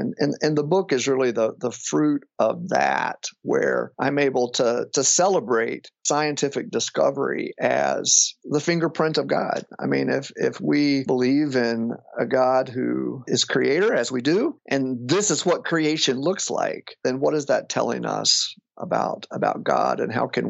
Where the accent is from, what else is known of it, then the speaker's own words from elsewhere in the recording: the South, United States; And again, growing up in the South, coming out of a church tradition that was not expressly evangelical, I mean, I never heard any of these anti-evolution stories.